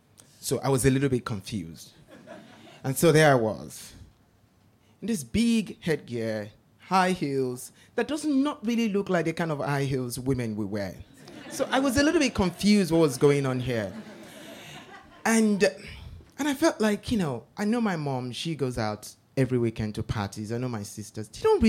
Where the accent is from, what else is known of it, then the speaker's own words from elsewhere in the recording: Nigeria; growing up in Nigeria isn't funny.